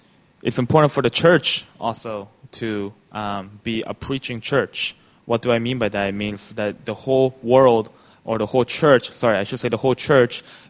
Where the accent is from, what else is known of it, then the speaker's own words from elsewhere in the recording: Canada; You know, growing up in Canada